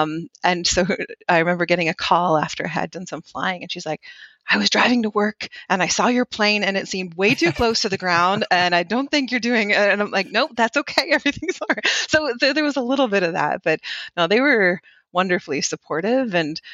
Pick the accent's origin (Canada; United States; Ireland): Canada; Wiarton, Ontario; So I grew up in Wyarton, Ontario. Most people here would probably know it as the groundhog capital of Canada.